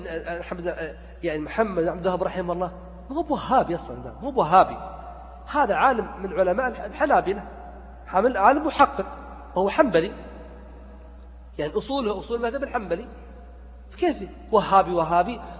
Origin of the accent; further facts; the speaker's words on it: Saudi Arabia; حنا في السعودية